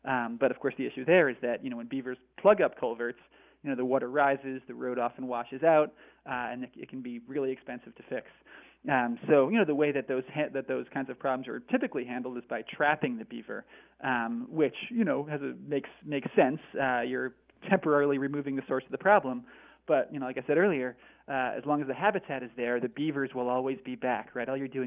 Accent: Northeast, United States; born or raised there

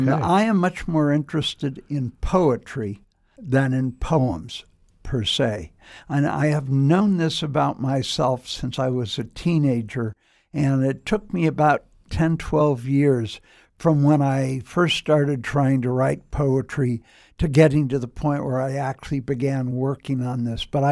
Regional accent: Berkeley, California, United States; which may seem odd given that I grew up in Berkeley.

